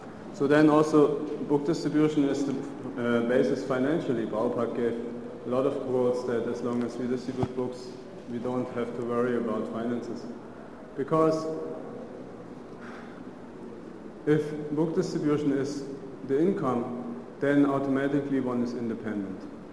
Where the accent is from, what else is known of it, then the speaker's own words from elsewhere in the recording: Germany; English is a second language; I'm from Germany, and in Germany there's this famous letter